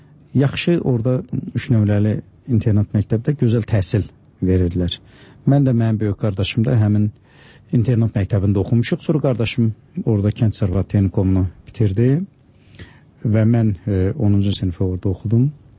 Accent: Babayl, Zangilan District, Azerbaijan; born there; mən o kənddə, bizim Zəngilanda doğulmuşam, bizim kəndimiz Babayl deyilən kənddir.

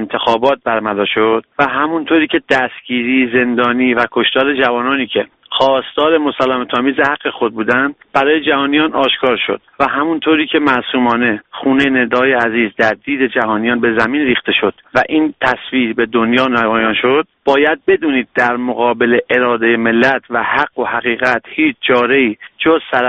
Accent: Iran; من یک ایرانی هستم

